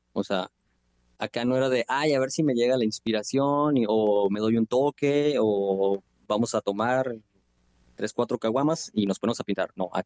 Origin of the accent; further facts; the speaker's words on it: Guadalajara, Jalisco, Mexico; Yo soy de Guadalajara y el contexto de las artes, del arte para mí era como un poquito alejado.